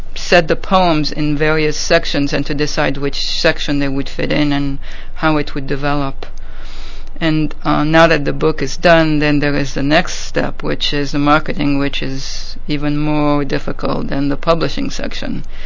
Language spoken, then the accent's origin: English; Egypt; English is a second language; I must say that English is not my native language. I was brought up in Egypt, and I went to a French school